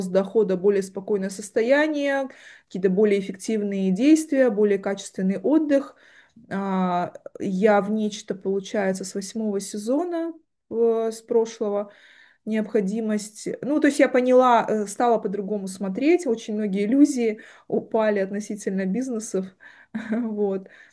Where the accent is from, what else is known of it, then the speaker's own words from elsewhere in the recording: Makhachkala, Dagestan, Russia; born there; also born or lived in Saint Petersburg; now in Moscow, Russia; Мне 39 лет. Я родилась в Махачкале, в Дагестане. Живу в Москве. Живу давно здесь.